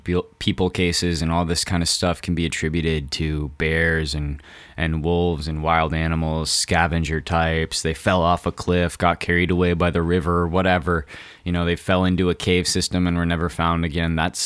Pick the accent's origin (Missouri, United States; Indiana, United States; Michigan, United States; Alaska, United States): Missouri, United States; I grew up in Missouri, where there's just a shit ton of nasty, dirty cliff caves.